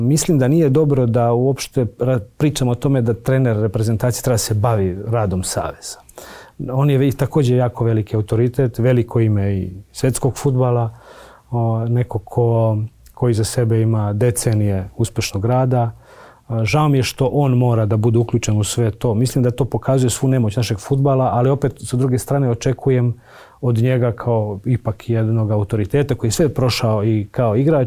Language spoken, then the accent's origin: Serbian; Čačak, Šumadija and Western Serbia, Serbia; born there; now in Belgrade, Serbia; Ja dolazim iz jedne sredine koja je potpuno drugačije od Beograda, ja sam rođen u Čačku. Mi se tamo svi znamo